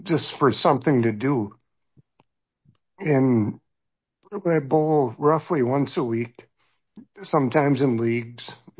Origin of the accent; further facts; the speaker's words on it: Minnesota, United States; I'm from Minnesota, and I have had LHON for 7 years